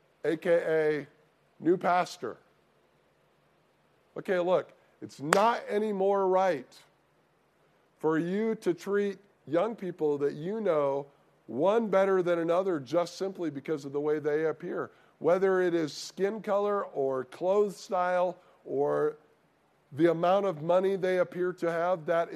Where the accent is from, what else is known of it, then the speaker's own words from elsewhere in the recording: Midwest, United States; I grew up in the Midwest.